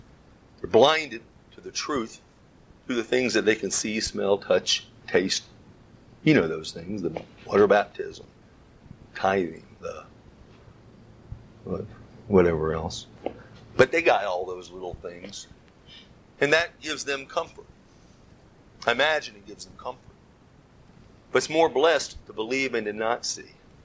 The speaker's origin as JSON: {"language": "English", "region": "the South", "country": "United States", "said": "We're from the South, so I don't know if this is as good as gold up here."}